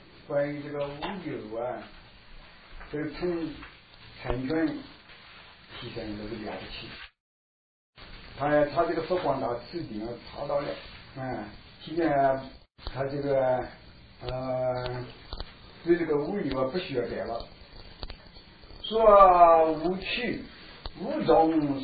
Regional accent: China; 所以我们中国人说历经在史啊。

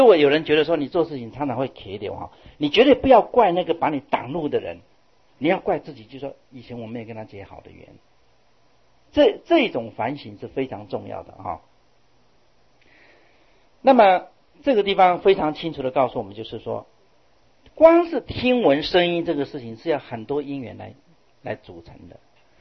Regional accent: China; born there; 我们尤其我们生在中国

